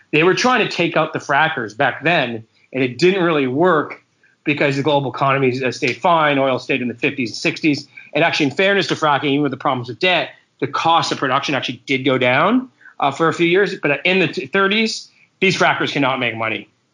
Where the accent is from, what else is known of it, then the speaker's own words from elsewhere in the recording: Canada; we're both from Canada